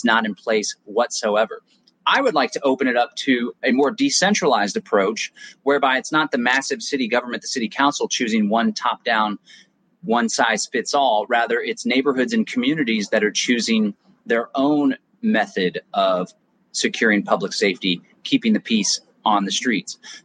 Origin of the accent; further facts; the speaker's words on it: Austin, Texas, United States; especially some areas like my hometown of Austin, Texas